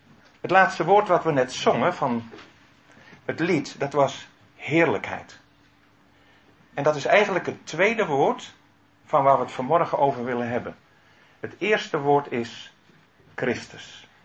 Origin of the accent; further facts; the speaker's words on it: Lunteren, Gelderland, Netherlands; Ik kom uit Lunteren, dus niet zo heel ver hier vandaan.